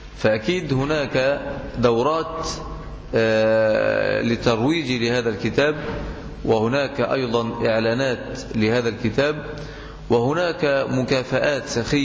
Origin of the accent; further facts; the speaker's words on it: Egypt; لأن مجلس الشعب عندنا في مصر كما يزعمون هو سيد قراره